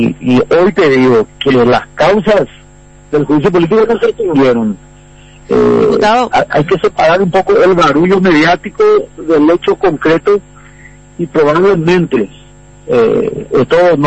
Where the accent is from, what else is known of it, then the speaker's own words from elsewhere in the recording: Paraguay; como ciudadano paraguayo